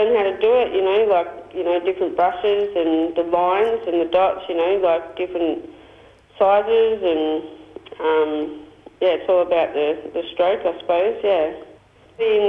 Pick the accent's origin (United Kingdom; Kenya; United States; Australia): Australia; Lakes Entrance, Victoria; I'm from Lakes Entrance, so I would love to do like art classes down there for the youth